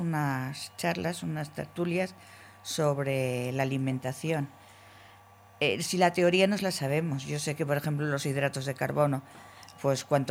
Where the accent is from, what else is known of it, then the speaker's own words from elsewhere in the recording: Logroño, La Rioja, Spain; Yo soy de Logroño, hijo